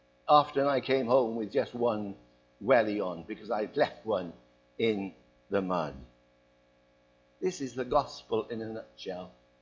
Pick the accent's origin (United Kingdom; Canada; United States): United Kingdom; Cardiff, Wales; Now, I was raised in the east of Cardiff. I was born in Adamsdown and raised in Roth in Cardiff.